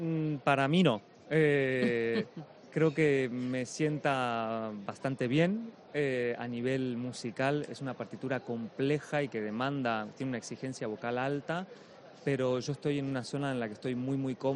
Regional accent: Argentina; now in Madrid, Spain; Yo soy argentino, audicioné en Buenos Aires hace muchos años

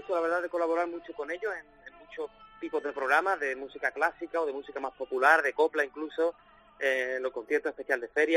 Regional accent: Alcalá de Guadaíra, Andalusia, Spain; desde hace tantísimos años en mi pueblo, en Alcalá de Guadaira

